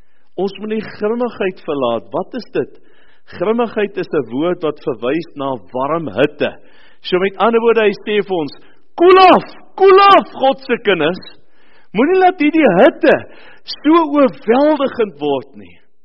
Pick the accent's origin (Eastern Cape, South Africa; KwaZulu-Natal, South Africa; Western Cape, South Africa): Eastern Cape, South Africa; Port Elizabeth; waar ek vandaan kom, in die Oos-Kaap in Port Elizabeth.